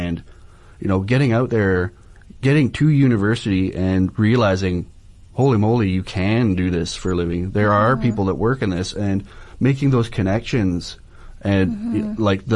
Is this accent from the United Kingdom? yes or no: no; Hazelton, British Columbia, Canada; now in Prince George, Canada; Well, I'm from Hazleton originally, which is about 4.5 hours or so west of here. Grew up most of my life there. I moved out to Prince George in about 2005